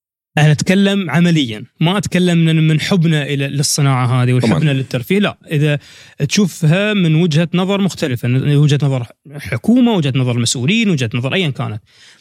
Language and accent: Arabic; United Arab Emirates; انتم من البحرين، انا من الامارات، فننتمي الى مكان وهو الخليج العربي.